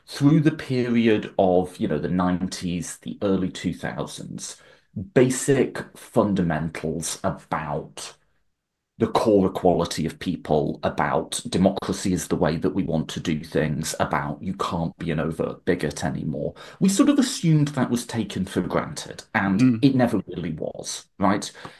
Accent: United Kingdom; Or my home country of the UK, where our Labour government has been very much

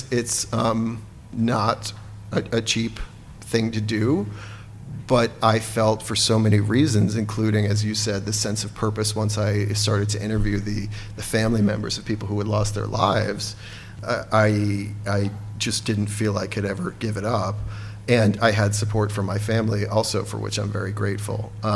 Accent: Providence, Rhode Island, United States; my two Providence bookstore events where I've lived pretty much my whole life

